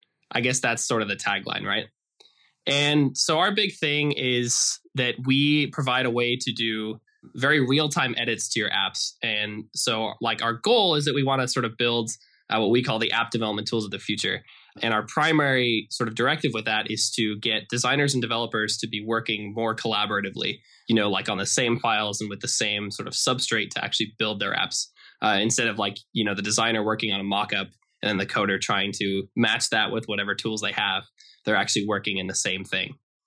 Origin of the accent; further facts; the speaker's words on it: Idaho, United States; Yes, I'm American. For those of you who don't know, the reason he's asking is because my company is Norwegian. And I'm American. I'm actually from Idaho.